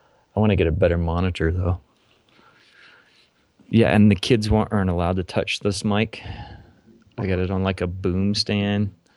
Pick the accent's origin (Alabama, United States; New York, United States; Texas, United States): Alabama, United States; when I was growing up in Alabama